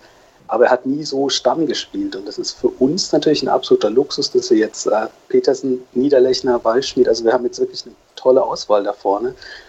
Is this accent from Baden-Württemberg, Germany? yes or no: yes; Freiburg, Baden-Württemberg, Germany; Das ist nicht so das Stadion, wo man gerne hinfährt als Freiburger.